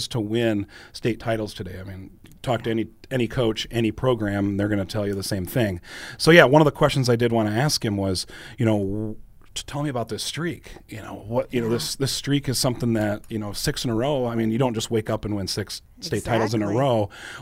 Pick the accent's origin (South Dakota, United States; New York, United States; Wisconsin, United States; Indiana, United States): South Dakota, United States; Sioux Falls; I grew up in Sioux Falls, so we would at times have different practices and things like that for whatever sport might be over in that McKinnon area